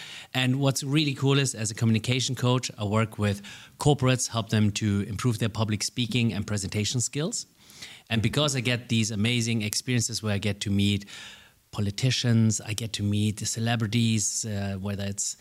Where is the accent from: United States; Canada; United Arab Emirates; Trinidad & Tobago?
United Arab Emirates; Dubai; I get to work here in my hometown where I live in the UAE, in Middle East, in Dubai.